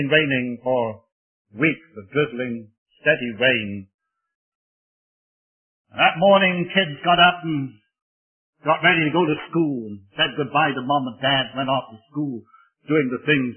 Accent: Wales, United Kingdom; I was born and brought up in Wales.

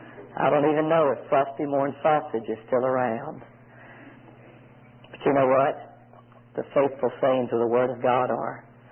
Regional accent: Southern United States, United States; born there; I was born November 25th. And I thought, well, I wonder if it was a frosty morn when I was born in Dixie

